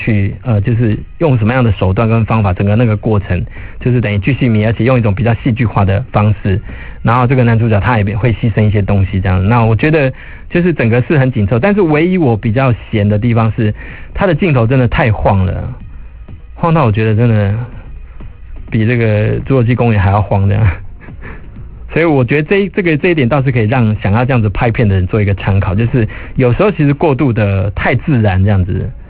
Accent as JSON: {"language": "Chinese", "country": "Taiwan", "said": "然后我们台湾这边，我们大部分都讲"}